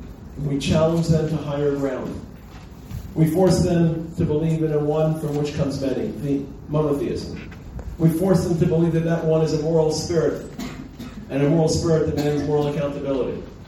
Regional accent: Brooklyn, New York, United States; I remember growing up in Brooklyn with a lot of dissidents.

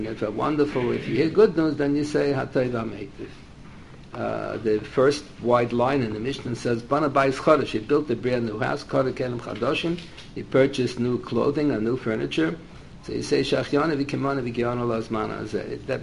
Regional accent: United States; I'm an American. I don't see the difference of boy and a girl.

